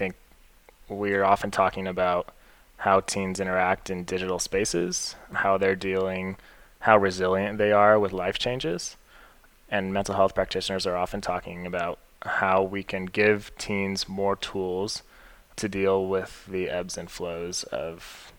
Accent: Albuquerque, New Mexico, United States; I grew up in Albuquerque. I knew a lot of people that went to El Dorado and younger than me that still do.

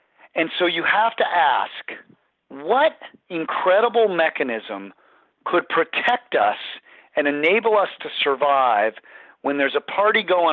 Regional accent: Colorado, United States; So I grew up in Colorado, and in high school, eons ago, in the 1980s, I had a close group of friends in high school.

